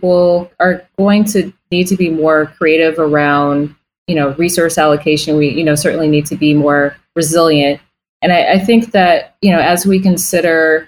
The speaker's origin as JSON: {"language": "English", "town": "Detroit", "region": "Michigan", "country": "United States", "tie": "born or raised there", "said": "perhaps in the heart of a city like Detroit, my hometown"}